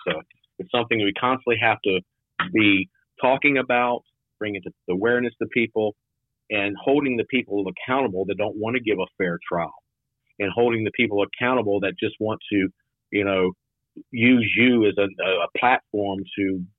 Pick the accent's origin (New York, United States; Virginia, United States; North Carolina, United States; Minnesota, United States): North Carolina, United States; Raleigh; I was born and raised in Raleigh.